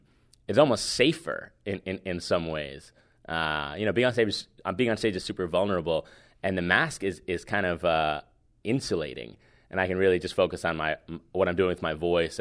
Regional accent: Hoboken, New Jersey, United States; I mean, I'm from Jersey, I'm from Hoboken, so almost New York.

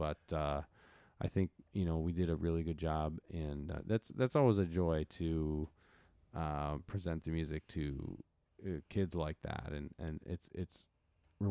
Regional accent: Rockford, Illinois, United States; The Crossroads Blues Society out in my hometown, Rockford, Illinois, has had me come out several times to present

